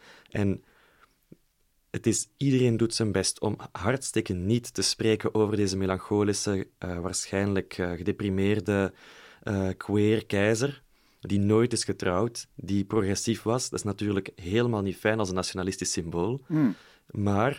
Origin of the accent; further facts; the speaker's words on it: Belgium; Maar ook als Belg